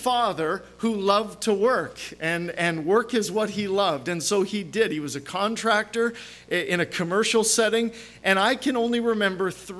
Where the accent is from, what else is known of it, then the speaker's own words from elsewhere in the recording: Manitoba, Canada; I grew up in Manitoba, just south of Winnipeg